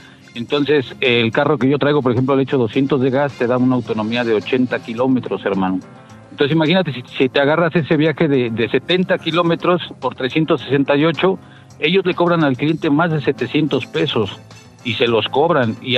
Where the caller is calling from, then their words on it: Tlalnepantla, State of Mexico, Mexico; Pues yo ando aquí por Tlanepantla.